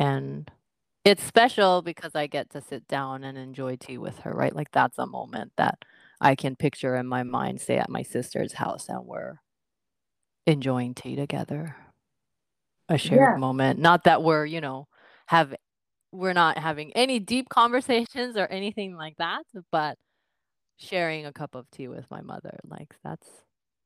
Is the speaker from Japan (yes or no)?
yes; Japan; I grew up drinking tea, of course, growing up in Japan